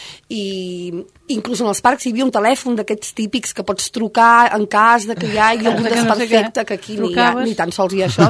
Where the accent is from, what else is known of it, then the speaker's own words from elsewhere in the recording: Ripoll, Catalonia, Spain; De Ripoll, d'un poble de Girona.